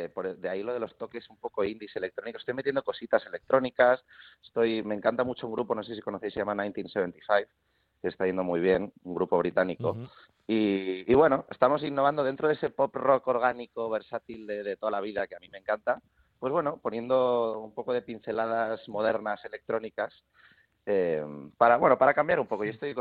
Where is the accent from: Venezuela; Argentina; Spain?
Spain; Catalonia; now in Madrid, Spain; yo para empezar soy más del norte que de Madrid, porque yo soy catalán, aunque no lo parezca.